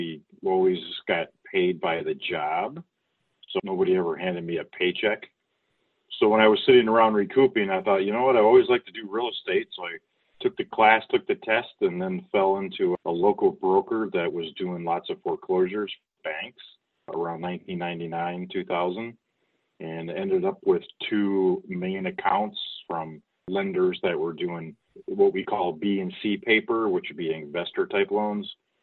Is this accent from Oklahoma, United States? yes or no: no; Detroit, Michigan, United States; Of course, I grew up in Detroit where all the cars are made.